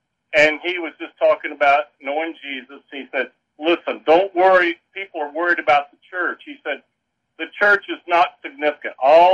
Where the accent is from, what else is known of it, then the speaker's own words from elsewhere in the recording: Elkin, North Carolina, United States; Well, they would come down to North Carolina, to Elkin, my hometown, and Thurman area where my family lived